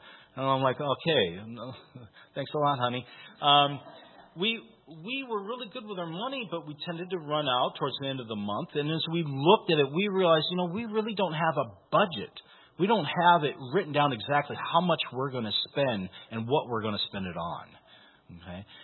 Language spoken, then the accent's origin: English; Iowa, United States; I had friends where I grew up in Bent North, Iowa